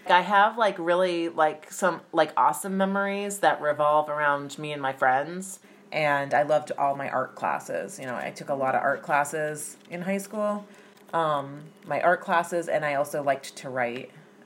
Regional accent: Andover, Massachusetts, United States; I grew up in Andover, Massachusetts. That's the where I consider my hometown. Andover is a very small town outside of Boston.

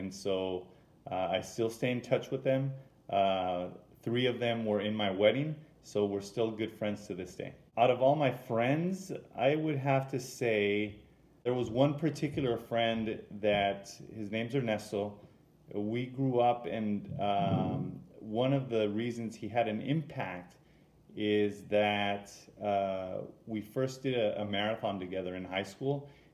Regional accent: Huntington Park, California, United States; I grew up in Huntington Park, which is an area somewhat near South Central Los Angeles, near the just north of Long Beach.

